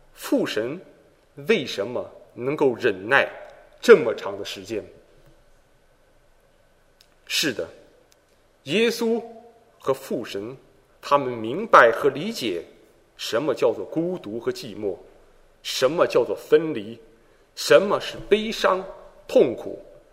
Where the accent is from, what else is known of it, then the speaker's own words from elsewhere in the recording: China; now in Switzerland; 当在大约七年前，我一个人离开我的故乡中国，离开父母，到一个完全陌生的国度瑞士的时候